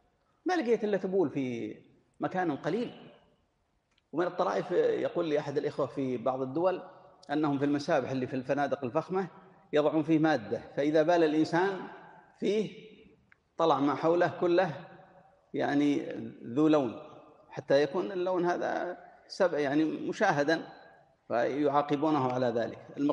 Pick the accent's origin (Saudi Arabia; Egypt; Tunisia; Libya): Saudi Arabia; Najd; إن العلماء عندنا في نجد كانوا يقدرونها بخمس قرب